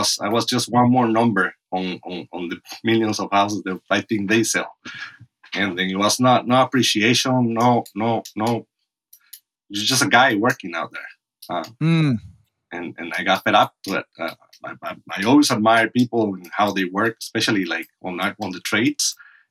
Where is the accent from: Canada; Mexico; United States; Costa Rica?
Costa Rica; English is a second language; I'm from Costa Rica.